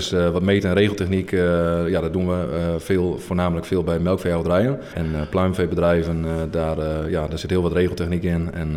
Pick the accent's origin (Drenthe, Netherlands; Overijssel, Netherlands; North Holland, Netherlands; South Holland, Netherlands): Drenthe, Netherlands; Buinen; Ja, ik ben geboren en getogen in Buinen, ja.